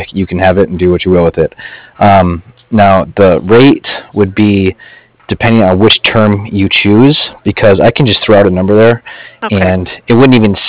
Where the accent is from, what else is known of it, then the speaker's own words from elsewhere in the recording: Colorado, United States; I grew up in Colorado.